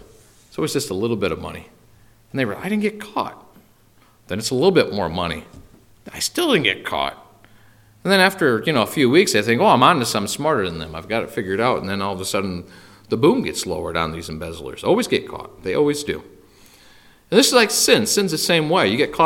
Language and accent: English; Elkhart, Indiana, United States; And my buddy Raleigh, who I grew up in the Elkhart, Indiana church.